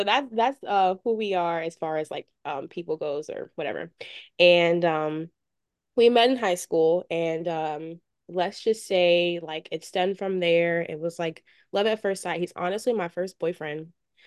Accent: Virginia, United States; moved away as an adult; also born or lived in New York; now in Florida, United States; I moved, my family moved us from New York to Virginia. I moved from Virginia to Florida.

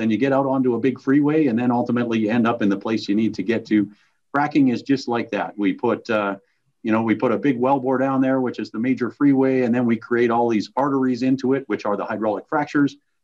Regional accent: Alberta, Canada; You know, I grew up in Alberta in a crazy time and thought that was too volatile an industry for me.

